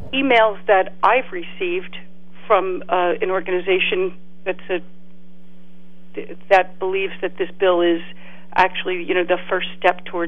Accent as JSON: {"language": "English", "region": "Pennsylvania", "country": "United States", "said": "I hail from Bucks County"}